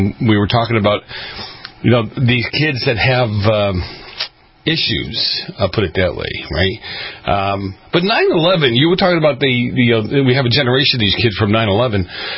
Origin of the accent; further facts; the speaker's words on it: Boston, Massachusetts, United States; I grew up on the East Coast in Boston, and we had air raid drills.